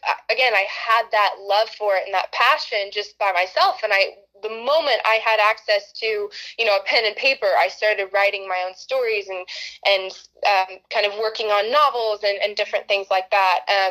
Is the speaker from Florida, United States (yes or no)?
no; Austin, Texas, United States; So I grew up in Austin, Texas. This is home for me.